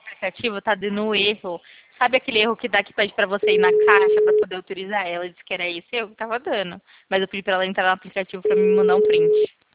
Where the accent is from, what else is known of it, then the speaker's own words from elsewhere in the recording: Americana, São Paulo, Brazil; Eu sou de americana.